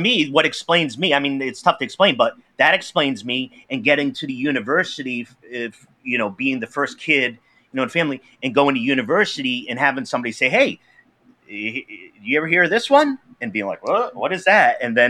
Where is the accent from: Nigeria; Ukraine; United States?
United States; Pawtucket, Rhode Island; I grew up in Pawtucket, Rhode Island, and which is the birthplace of the Industrial Revolution in the United States